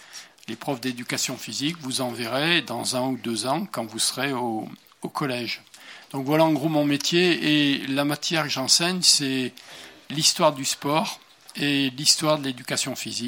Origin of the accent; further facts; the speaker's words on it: Firminy, Auvergne-Rhône-Alpes, France; born there; Je suis né à Firminy et j'enseigne à l'université ici à Saint-Thé, comme on dit.